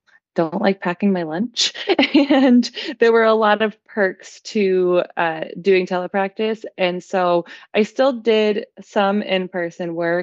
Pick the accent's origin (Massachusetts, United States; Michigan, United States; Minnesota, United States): Massachusetts, United States; now in Denver, United States; I was living in Denver, but I am from Massachusetts, and I really was missing being home in Massachusetts more. I loved Denver, wanted to stay in Denver